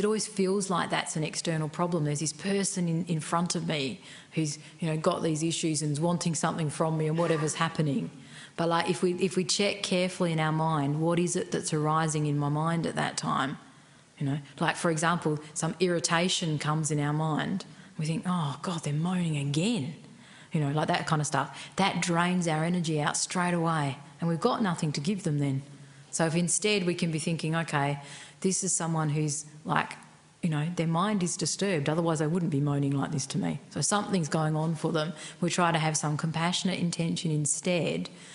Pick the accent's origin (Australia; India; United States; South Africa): Australia; Like, I'm not Tibetan, I'm Australian.